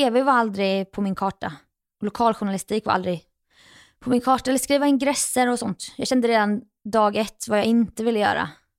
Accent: Jönköping, Jönköping County, Sweden; slippa att gå i mina egna gamla fotspår hemma i Jönköping.

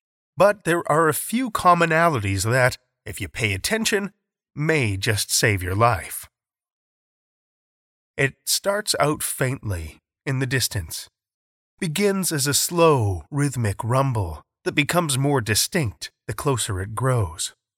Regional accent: Saskatoon, Saskatchewan, Canada; my hometown of Saskatoon was the coldest place on the planet

